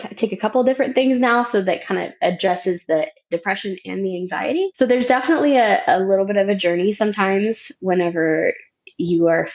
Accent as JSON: {"language": "English", "region": "the South", "country": "United States", "tie": "born or raised there", "said": "So I grew up in the South on the East Coast. And so it's a more traditional culture."}